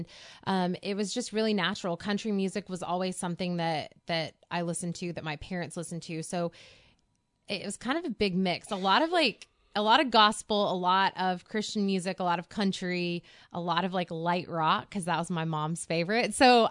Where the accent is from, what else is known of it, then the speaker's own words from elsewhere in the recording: Dallas, Texas, United States; Growing up, music was a big part of my life.